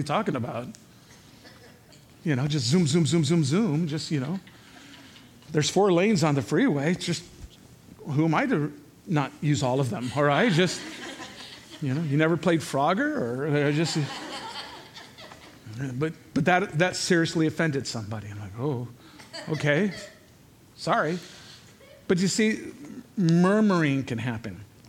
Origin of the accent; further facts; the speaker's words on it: Chicago, Illinois, United States; also born or lived in California; I'm originally from the Illinois, but from Chicago, but spent plenty of time in my formative years in California.